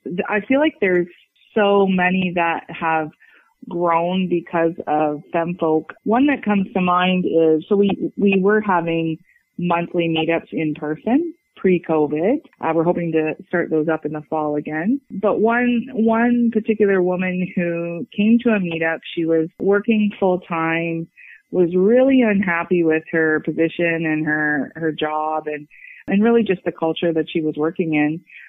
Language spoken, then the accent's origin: English; Norfolk County, Ontario, Canada; now in Delhi, Canada; I am originally from Norfolk, born and raised. Went away a little bit for school, but then came back to our roots here. And now we live in Delhi.